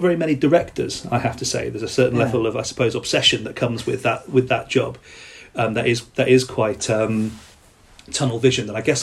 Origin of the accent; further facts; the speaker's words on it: Liverpool, North West England, United Kingdom; when I was growing up in Liverpool in the 90s, there wasn't really a producing theatre house there as well.